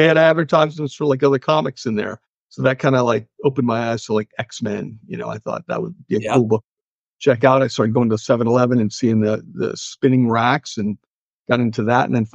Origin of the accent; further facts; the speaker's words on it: Cleveland, Ohio, United States; Well, I grew up in Cleveland, Ohio, and it was either Batman or Tarzan